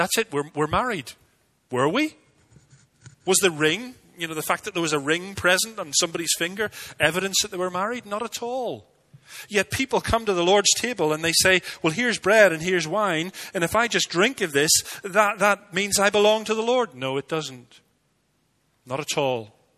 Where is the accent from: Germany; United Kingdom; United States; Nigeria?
United Kingdom; Northern Ireland; Protestants, where I grew up in Northern Ireland